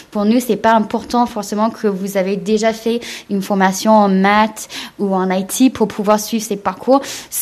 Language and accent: French; United States; also born or lived in China; Je suis née en Chine et je grandis aux États-Unis